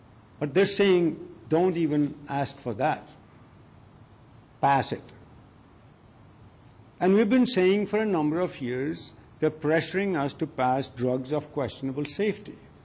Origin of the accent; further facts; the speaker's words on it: India; now in Canada; I am from India